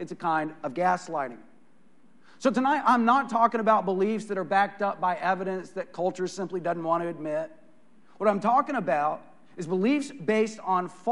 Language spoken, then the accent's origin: English; Texas, United States; By the way, where I grew up in West Texas, we had a name for disinformation.